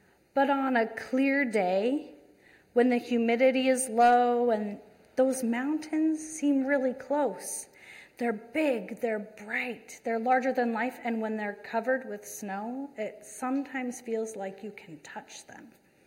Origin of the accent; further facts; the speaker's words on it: Nebraska, United States; So I grew up in Nebraska. And if you've ever been in Nebraska, you know that the horizon is the horizon.